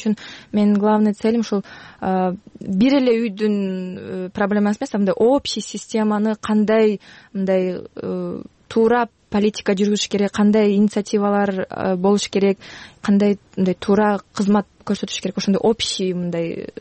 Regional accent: Osh, Osh Region, Kyrgyzstan; Мен өзү Оштон болом.

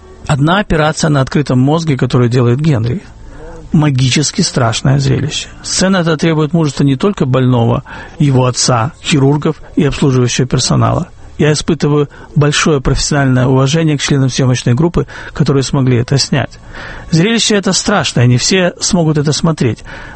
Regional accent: Kyiv, Ukraine; в Киев, мой родной город

